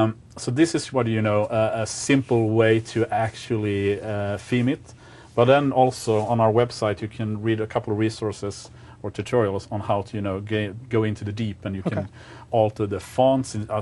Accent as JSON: {"language": "English", "country": "Sweden", "said": "I have an American keyboard, so I'm not used to that because I'm from Sweden, obviously."}